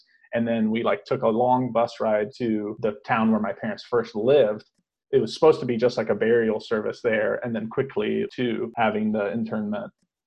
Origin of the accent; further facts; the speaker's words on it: Jamaica; moved away as an adult; I was born in Jamaica and lived there until college. I definitely identified more with being Jamaican.